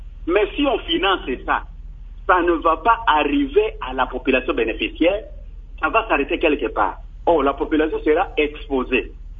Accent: Kwilu, DR Congo; Par exemple, ici chez nous, au Kwilu, nous avions l'air protégé des mangailles

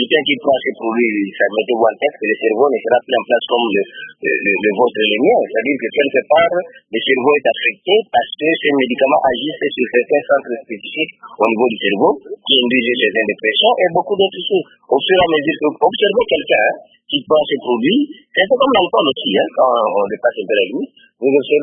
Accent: DR Congo; l'usage est prohibé chez nous, à la République démocratique du Congo

